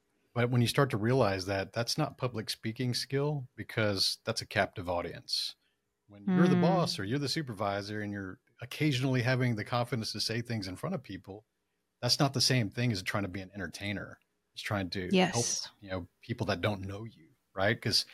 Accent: Texas, United States; Just like I have, I'm from Texas.

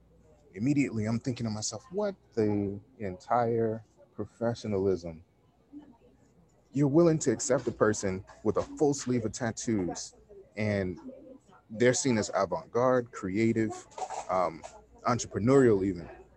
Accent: New York City, New York, United States; I grew up in New York City in the 80s.

